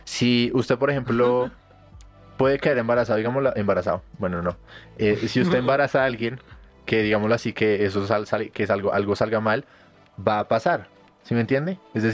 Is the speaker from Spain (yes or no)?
no; Colombia; por lo menos nosotros somos colombianos y podemos hablar demasiado de esto